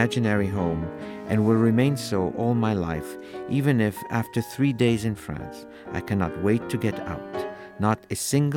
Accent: Egypt; first language French; English is a second language; British schools in Egypt, but I am not British. My family became Italian citizens, and I learned to speak Italian, but my mother tongue is French. For years as a child, I was under the misguided notion that I was a French boy

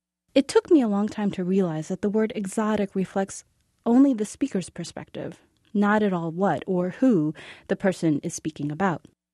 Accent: Oshkosh, Wisconsin, United States; born or raised there

